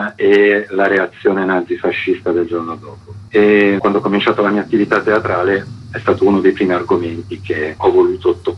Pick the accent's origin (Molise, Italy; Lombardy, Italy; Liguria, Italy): Liguria, Italy; Genoa; Io genovese